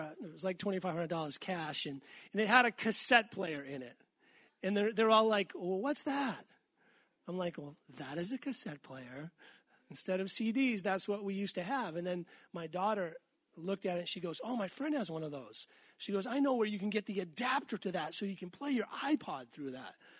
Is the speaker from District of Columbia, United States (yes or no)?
no; Massachusetts, United States; because, you know, I'm from Massachusetts. I live less than an hour away from Foxborough.